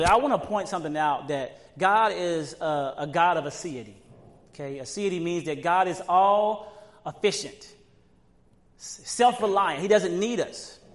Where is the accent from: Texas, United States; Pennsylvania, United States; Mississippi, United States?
Mississippi, United States; I'm from Mississippi